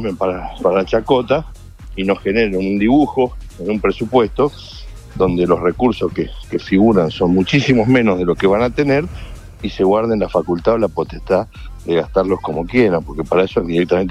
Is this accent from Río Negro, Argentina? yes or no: no; Rosario, Santa Fe, Argentina; Primero, porque soy de Rosario, sí.